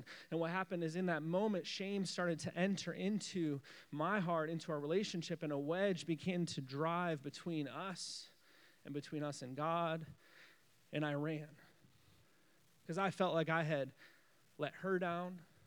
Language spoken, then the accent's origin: English; Michigan, United States; and I grew up in West Michigan